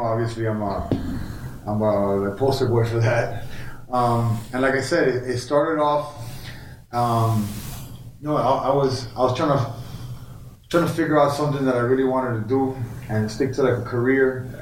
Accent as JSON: {"language": "English", "town": "Miami", "region": "Florida", "country": "United States", "tie": "born or raised there", "said": "Born and raised in Miami."}